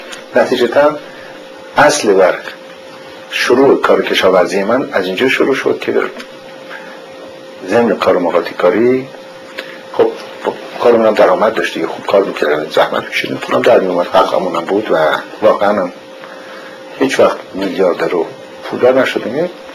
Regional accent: Iran; moved away as an adult; من آخری که از ایران آمدم

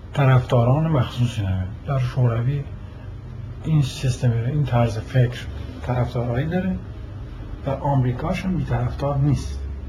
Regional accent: Iran; من به عنوان یه ایرانی طرفدار فدرالیسمم،

